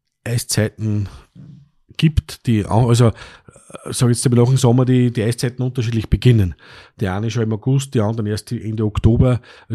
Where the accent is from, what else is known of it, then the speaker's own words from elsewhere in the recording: Upper Austria, Austria; als Oberösterreicher gefreut ist natürlich, dass halt die oberösterreichischen Mannschaften das alles gewonnen haben